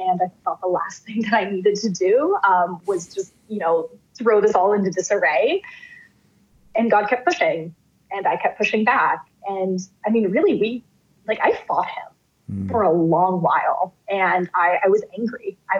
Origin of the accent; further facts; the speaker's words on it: Oregon, United States; moved away; I'm from Oregon. So this was my first time living, thousands of miles away from my family and everybody that I knew.